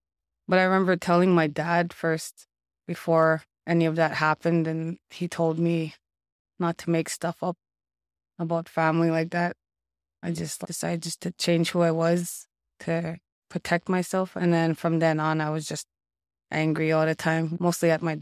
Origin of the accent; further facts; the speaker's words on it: North Spirit Lake First Nation, Ontario, Canada; now in Thunder Bay, Canada; I'm from North Spirit Lake First Nation. It's one of those flying communities up north. I came here probably in 2004, and I've been here since I graduated high school.